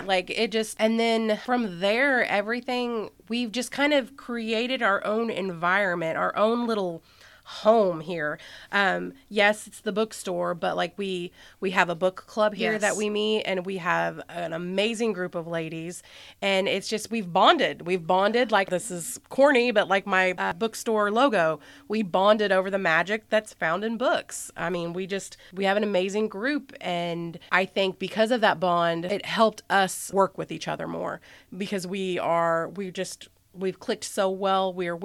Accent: Indiana, United States; And we are from Indiana, by the way.

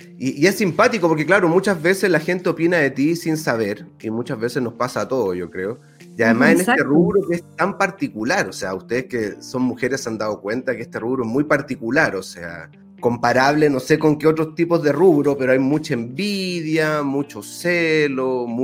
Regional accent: Tocopilla, Antofagasta, Chile; yo estudié en Tocopilla. Yo soy de Tocopilla.

